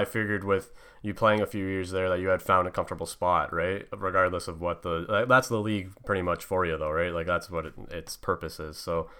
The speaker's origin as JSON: {"language": "English", "country": "Canada", "said": "being Canadian, you know, it's pretty cool, kind of comical too."}